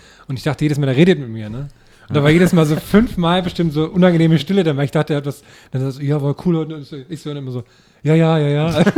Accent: East Germany, Germany; Aber ich bin ja Ossi

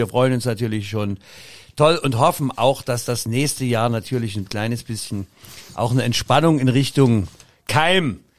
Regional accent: Saxony, Germany; ich als Sachse

